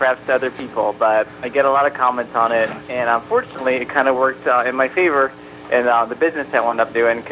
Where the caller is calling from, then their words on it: San Diego, California, United States; I am calling you from, I can't say sunny San Diego. Right now it's cloudy, but San Diego, California, where I live.